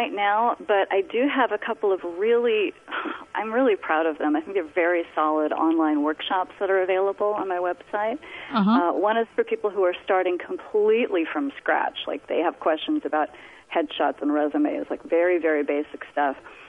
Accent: Seattle, Washington, United States; we came from the Seattle area originally, and it's a pretty small market.

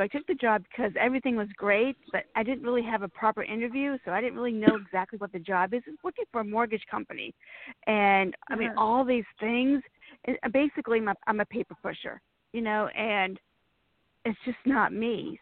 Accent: Boston, Massachusetts, United States; I'm also from Boston originally. Go Pats.

